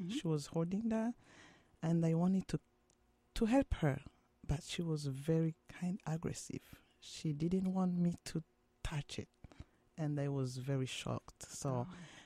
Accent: Burundi; first language Kirundi; English is a second language; Yeah, we speak Kirundi, actually. That's our native language. And we speak Swahili and French.

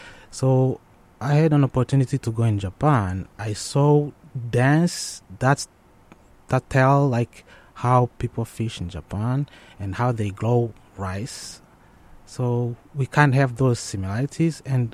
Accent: Rwanda; now in United States; as you said. I'm from Rwanda.

